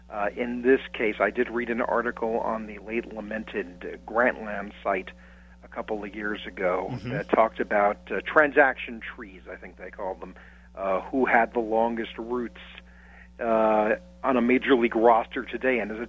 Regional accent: Long Beach, New York, United States; I grew up in Long Beach listening to WGBB, by the way, as a kid

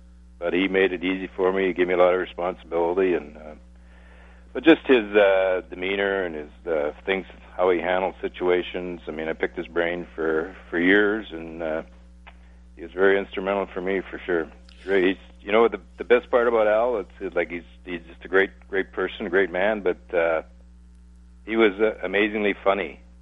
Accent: Long Island, New York, United States; I grew up on Long Island, played on Long Island, so have a lot of love and a lot of history there

